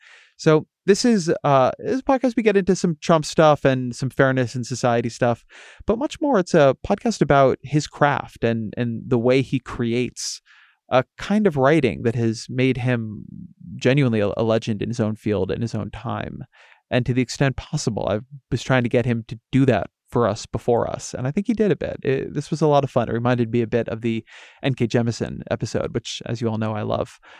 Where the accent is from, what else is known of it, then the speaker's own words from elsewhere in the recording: California, United States; I'm from California, and so I've thought about this a lot.